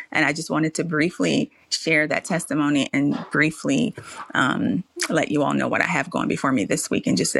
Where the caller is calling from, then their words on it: Suffolk, Virginia, United States; I am calling from Suffolk, Virginia.